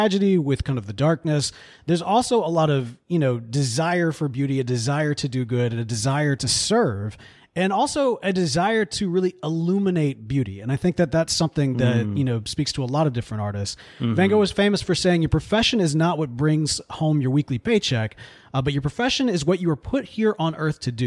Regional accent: Bible Belt, United States; you and I, we grew up in the Bible Belt.

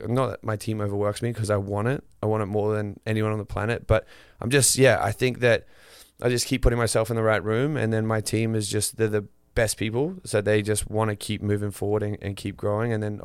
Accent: Queensland, Australia; where I grew up in Northern Queensland is kind of where everything like lives, like on the land, in the sea, everything.

